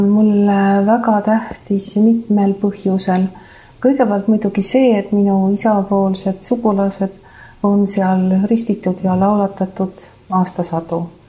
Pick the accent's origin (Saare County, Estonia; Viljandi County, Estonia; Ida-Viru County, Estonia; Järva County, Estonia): Saare County, Estonia; born or raised there